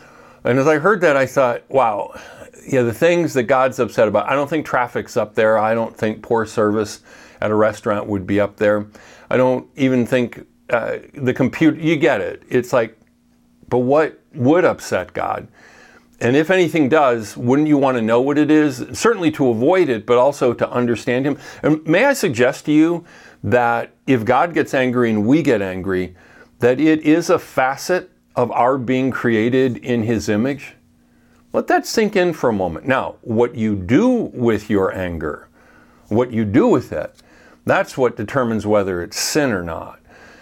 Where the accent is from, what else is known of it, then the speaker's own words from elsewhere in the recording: Chicago, Illinois, United States; Like, growing up in Chicago, you just learn to do that, right?